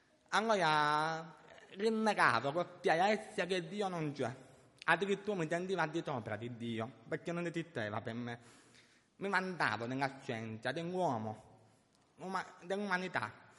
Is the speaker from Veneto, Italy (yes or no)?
no; Termini Imerese, Sicily, Italy; Perché nell'81, nel mio paese, io vengo da Termini Imerese, provincia Palermo.